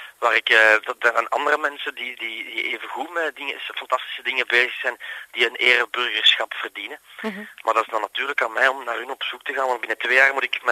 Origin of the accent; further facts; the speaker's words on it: Leuven, Flemish Brabant, Belgium; Ik ben geboren en getogen in Leuven, dus ik zal er sterven ook, daar ben ik zeker van.